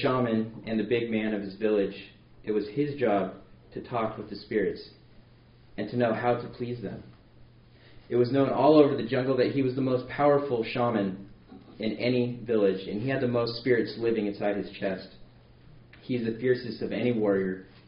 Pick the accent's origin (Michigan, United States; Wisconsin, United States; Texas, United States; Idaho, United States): Idaho, United States; Burley; my wife and I, we grew up in Burley from a young age.